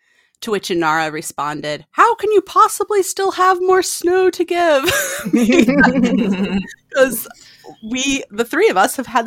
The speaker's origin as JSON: {"language": "English", "town": "Chicago", "region": "Illinois", "country": "United States", "tie": "born or raised there", "also_born_or_lived": "Bloomington-Normal, Illinois / Ames, Iowa / Iowa City, Iowa", "said": "Like I was born in Bloomington Normal in Illinois and then moved north to Chicago. And then I've lived on that line since I was five."}